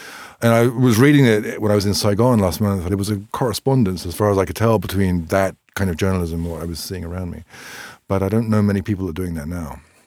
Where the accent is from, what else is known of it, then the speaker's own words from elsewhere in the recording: England, United Kingdom; now in Southeast Asia; But of course, I'm more English than Irish in terms of upbringing and education.